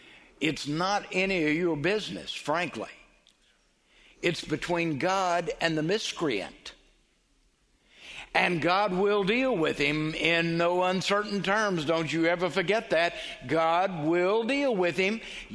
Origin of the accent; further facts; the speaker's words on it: Texas, United States; You know I'm an Irish Texan.